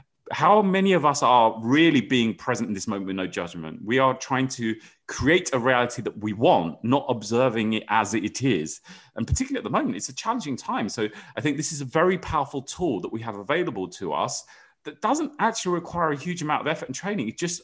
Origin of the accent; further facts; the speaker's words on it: United Kingdom; because most people, we're British, will say, I'm great, I can't complain, I'm fine, thank you.